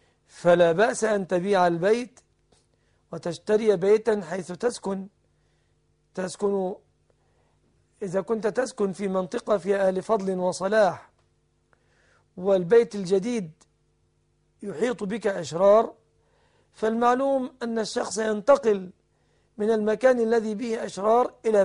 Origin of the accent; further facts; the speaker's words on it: Egypt; وهذا منسحب على عموم البنوك عندنا في مصر، ويدخل فيه بنك فيصل الإسلامي كذلك